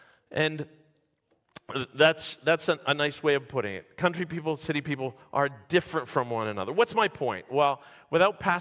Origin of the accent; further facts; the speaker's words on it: St. Catharines, Ontario, Canada; also born or lived in Vancouver / Toronto / Abbotsford; I have always lived in a city. I was born in Vancouver. I grew up first in Toronto and then St. Catharines. Eventually, I moved to the city of Abbotsford, not that far from Vancouver.